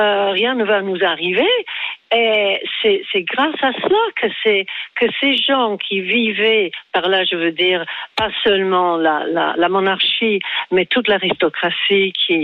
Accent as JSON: {"language": "French", "region": "England", "country": "United Kingdom", "second_language": "French", "moved": "yes", "lives_now": "France"}